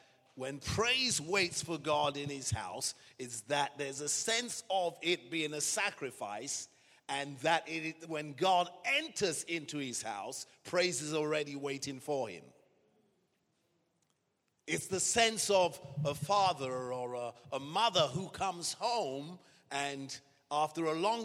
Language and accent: English; Battersea, London, United Kingdom; And I was raised in Southwest 11, Battersea.